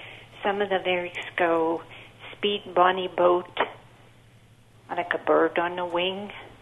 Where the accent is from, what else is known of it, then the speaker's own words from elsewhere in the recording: Pennsylvania, United States; Actually, I'm not a resident of Champaign. I'm visiting with my daughter. I'm from Pennsylvania.